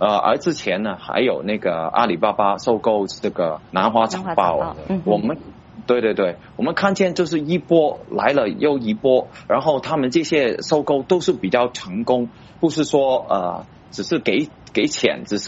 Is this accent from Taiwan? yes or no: no; Hong Kong; 我们香港人不少报那个疑虑还是比较重的。